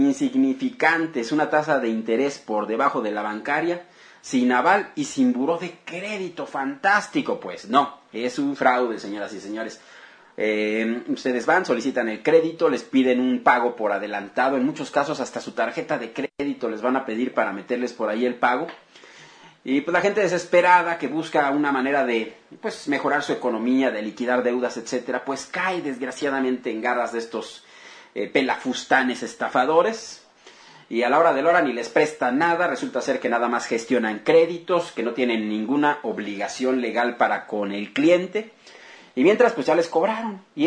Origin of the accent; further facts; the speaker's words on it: Mexico; lo menos que podemos hacer como ciudadanos mexicanos